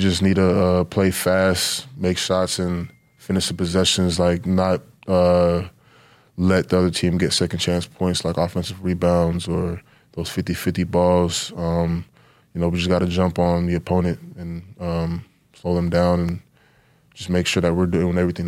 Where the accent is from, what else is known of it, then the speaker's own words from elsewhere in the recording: New York, United States; born there; Then he came back to the States, met my mother, and I was born in New York.